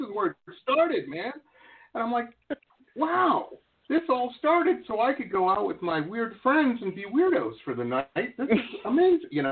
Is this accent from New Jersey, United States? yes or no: no; Detroit, Michigan, United States; moved away as an adult; also born or lived in Boston; I grew up in Metro Detroit. And when I finally left Detroit, I got accepted to school out there in Boston